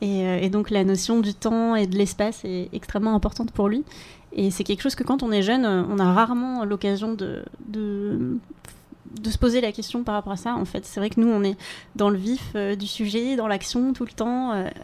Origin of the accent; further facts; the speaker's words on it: Reims, Grand Est, France; je parlais plutôt de mes professeurs quand j'étais petite, du coup, à Reims, parce que je viens de Reims.